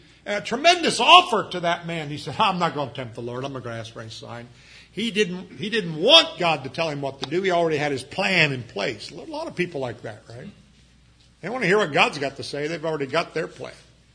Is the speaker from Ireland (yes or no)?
yes; Ireland; It means they were Irish. I'm Irish, I can say that, right?